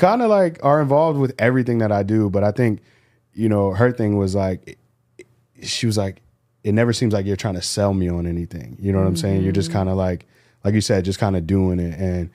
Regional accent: Rahway, New Jersey, United States; And I come from Rahway, New Jersey. It was nicknamed like Prison City. The prison was in my backyard growing up.

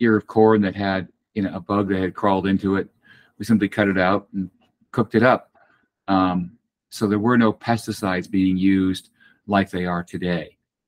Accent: Connecticut, United States; So as a child, I grew up in Connecticut, and my grandparents had a farm away from us.

